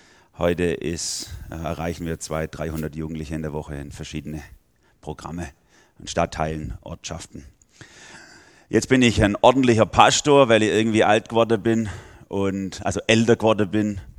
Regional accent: Gomaringen, Baden-Württemberg, Germany; now in Karlsruhe, Germany; Ich komme ursprünglich aus Gommaringen. Das ist in der Nähe von Tübingen, Reutlingen, die Ecke. Wohne aber jetzt in Baden, bin Pastor in der Gemeinde in Dullach. Das ist ein Vorort von Karlsruhe.

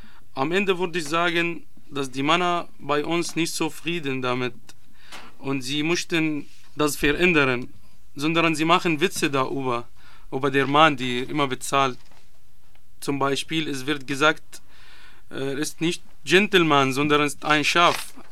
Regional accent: Syria; German is a second language; also born or lived in Palestine; In Syrien und Palästina, wo ich herkomme

